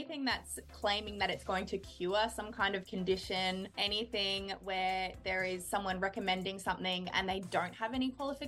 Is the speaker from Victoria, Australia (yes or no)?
yes; Melbourne, Victoria, Australia; moved away as an adult; now in Brisbane, Australia; I grew up in Melbourne. I lived there until I was about 22. And now I live in Brisbane, obviously in Australia.